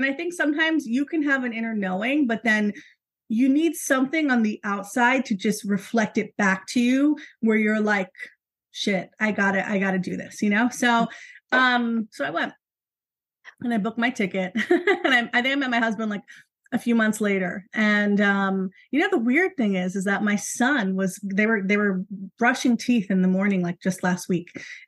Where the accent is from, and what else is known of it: New York City, New York, United States; born or raised there